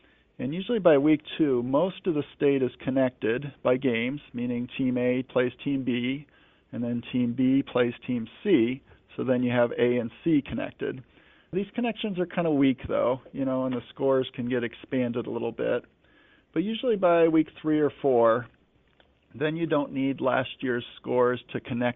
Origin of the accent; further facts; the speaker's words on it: Iowa, United States; Again, I grew up in Iowa. I played high school football for a few years.